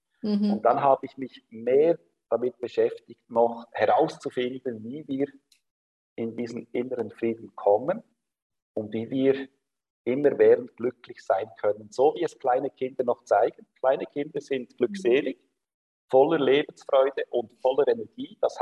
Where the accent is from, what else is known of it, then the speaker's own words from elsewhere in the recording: Switzerland; born there; ich bin in der Schweiz geboren.